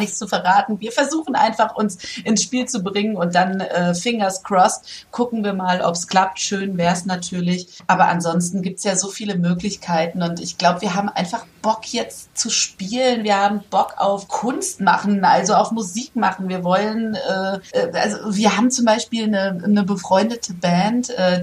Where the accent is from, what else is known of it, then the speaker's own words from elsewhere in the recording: Hesse, Germany; born there; also born or lived in Darmstadt; ich habe früher in Darmstadt studiert und habe dann lange Zeit gewohnt. Ich bin ja auch eigentlich gebürtige Hessin.